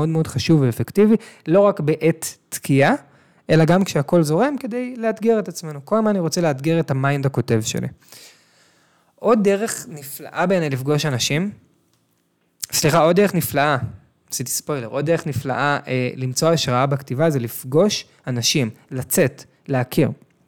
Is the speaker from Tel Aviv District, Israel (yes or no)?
yes; Tel Aviv, Tel Aviv District, Israel; עכשיו, אני גדלתי בתל אביב.